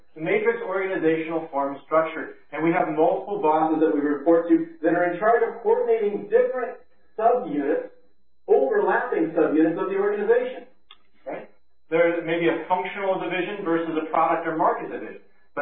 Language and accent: English; Indiana, United States; I hail from Indiana, and I frequented Chicago.